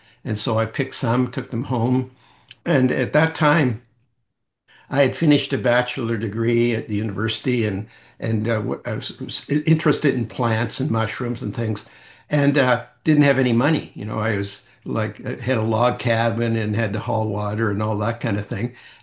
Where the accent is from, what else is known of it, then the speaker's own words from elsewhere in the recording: Saint John, New Brunswick, Canada; When I was a child, I grew up in St. John, New Brunswick.